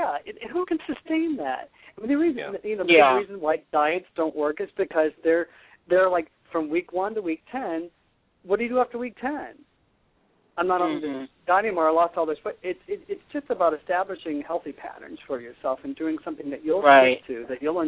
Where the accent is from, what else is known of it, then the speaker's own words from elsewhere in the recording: Ohio, United States; Like, I grew up with that in Ohio, let me tell you.